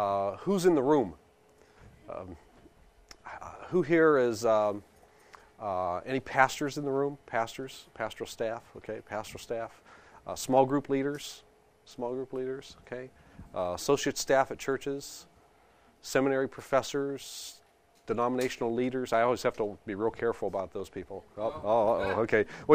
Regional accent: McKeesport, Pennsylvania, United States; Now, the church that I grew up in was in McKeesport, Pennsylvania, and it was a Christian Missionary Alliance church.

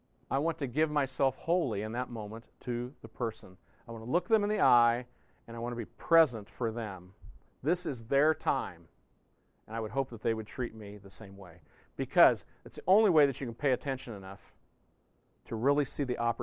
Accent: Kansas City, United States; also born or lived in Denver; but I grew up in the Kansas City area, so I was originally a Chiefs fan, and then moved to Denver, so I was a Broncos fan.

